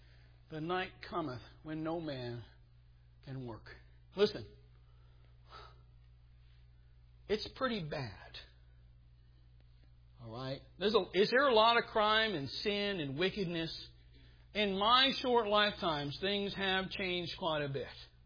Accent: Boston, Massachusetts, United States; I'm from Boston, the side that won.

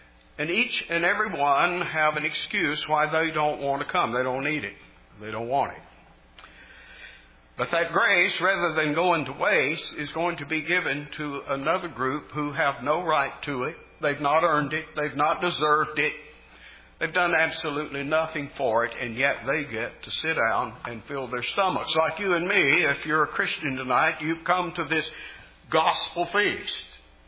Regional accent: Texas, United States; When we rented land, typically on cotton farm back where I grew up in Texas

